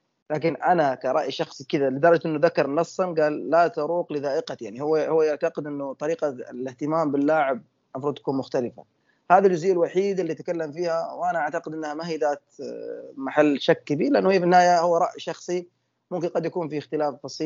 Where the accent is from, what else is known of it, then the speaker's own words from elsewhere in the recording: Saudi Arabia; احنا سعوديين عارفين انه فعلا احيانا نحتاج نكون اكثر جديه